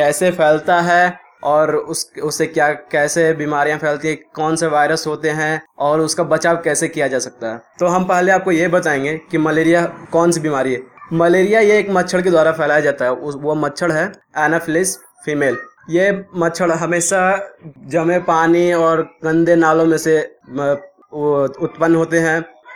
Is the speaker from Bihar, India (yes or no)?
yes; Haveli Kharagpur, Bihar, India; मैं संत टोला हवेली खड़गपुर का निवासी हूँ।